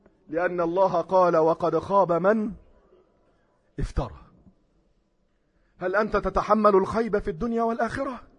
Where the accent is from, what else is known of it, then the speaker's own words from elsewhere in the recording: Egypt; اللهم اجعل بلدنا مصر أمنا أمانا، سخاء رخاء